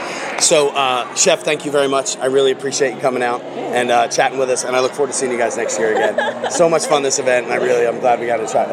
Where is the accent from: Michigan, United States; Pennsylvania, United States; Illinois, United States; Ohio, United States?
Pennsylvania, United States; Philadelphia; I'm from Philadelphia. I'm not from Boston.